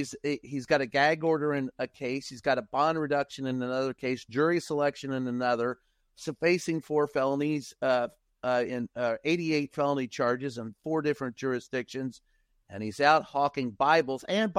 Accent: the South, United States; John, you and I grew up in the South.

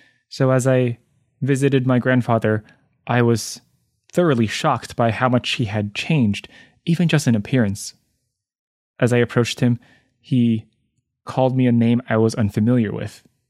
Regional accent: Taiwan; moved away as an adult; now in United States; So I grew up in Taiwan and came to the US for college.

